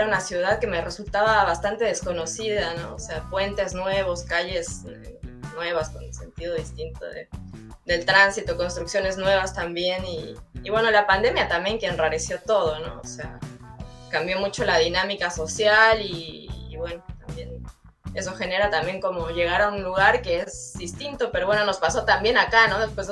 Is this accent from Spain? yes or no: no; Mexico City, Mexico; En Capital, en Ciudad de México.